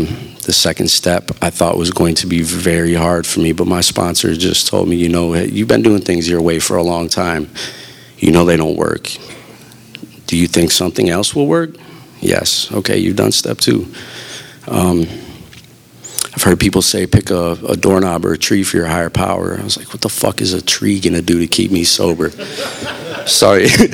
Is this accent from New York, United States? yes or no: no; Chicago, Illinois, United States; being a Chicagoan, Northsider, Cubs fan, you know.